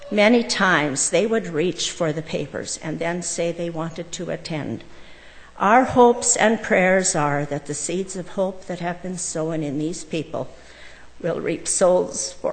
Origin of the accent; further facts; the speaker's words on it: Canada; told them I was from Canada and I was there with a mission team